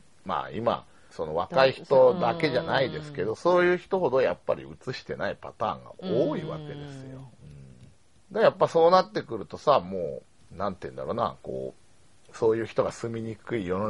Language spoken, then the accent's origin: Japanese; Saitama, Japan; まあ、自分で言うなら埼玉ですよ